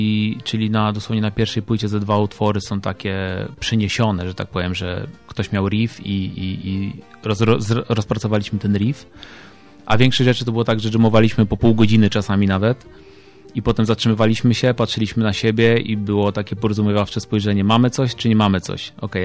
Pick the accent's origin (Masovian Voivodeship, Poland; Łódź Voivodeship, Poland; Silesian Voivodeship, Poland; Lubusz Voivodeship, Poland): Masovian Voivodeship, Poland; Radom; now in Warsaw, Poland; Ja pochodzę z Radomia, ale też mieszkam i żyję w Warszawie już od długiego czasu.